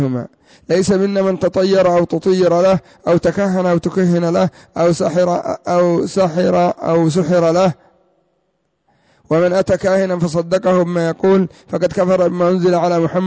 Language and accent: Arabic; Yemen; قوله العراف ويسمى عندنا في اليمن المبشع